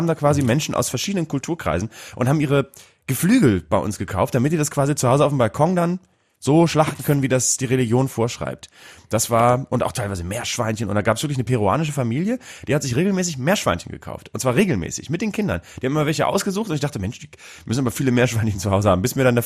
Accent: Bremen, Germany; Bremen-Nord gibt's ja, ist ja geprägt, also meine Heimat ist geprägt durch nationalsozialistischen Siedlungsbau tatsächlich.

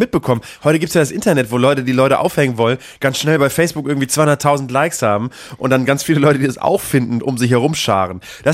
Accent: Bremen, Germany; Ich komme aus Bremen Nord

